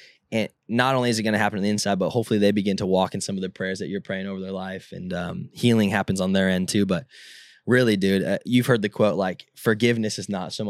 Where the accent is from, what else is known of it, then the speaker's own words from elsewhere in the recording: California, United States; Like, I grew up in Southern California, and I don't go in the ocean.